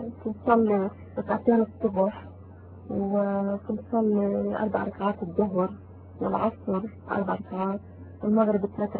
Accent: Lebanon; أنا مش من سوريا، أنا من لبنان، أنا لبنانية.

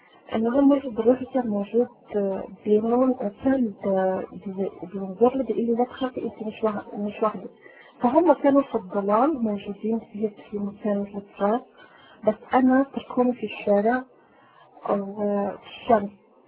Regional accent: Iran; Arabic is a second language; أنا من إيران. أوكي. أو فالعرب دي أنا كنت بتكلم عرب شوي، تعلمت كتيرية شوي مع الناس

